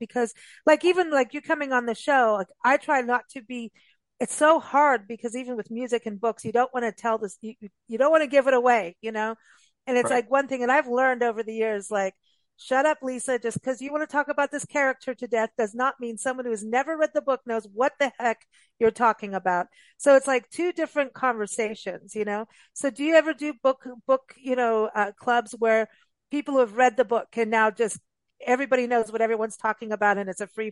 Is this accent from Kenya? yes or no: yes; Kenya; I grew up with them in Kenya.